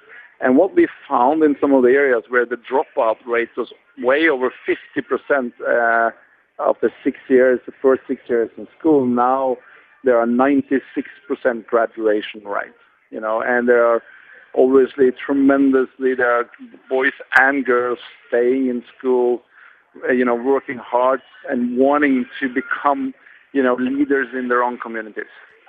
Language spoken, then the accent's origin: English; Norway; now in Toronto, Canada; growing up in Norway and now living in Canada and Toronto